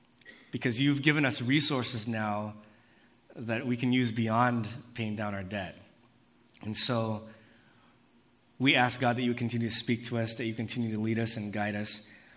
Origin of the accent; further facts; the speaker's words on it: Monterey Park, California, United States; I grew up on Monterey Park. I live there now.